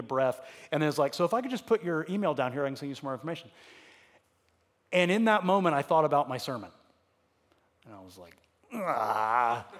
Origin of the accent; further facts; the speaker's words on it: Atlanta, Georgia, United States; he actually lived in a couple neighborhoods or a couple cities over from where I grew up in North Atlanta.